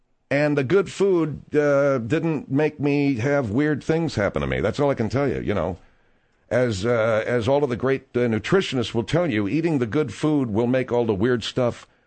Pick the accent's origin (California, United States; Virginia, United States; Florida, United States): California, United States; Pasadena; I spent this past weekend in Pasadena, California, which is my hometown, my home digs, the hood